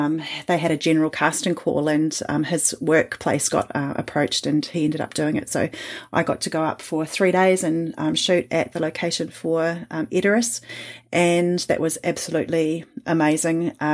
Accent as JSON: {"language": "English", "country": "New Zealand", "accent": "Kiwi", "said": "I'm a New Zealander from my Kiwi accent."}